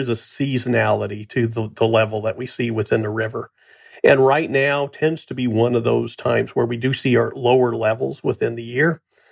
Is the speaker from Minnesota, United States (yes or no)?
no; Missouri, United States; my home state of Missouri